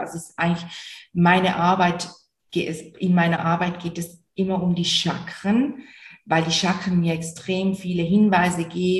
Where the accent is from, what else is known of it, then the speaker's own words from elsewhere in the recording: Switzerland; wie du vielleicht hörst, bestimmt hörst du es, komme ich aus der Schweiz, aus der wunderschönen Schweiz. Und ich habe hier in St. Gallen meine Praxis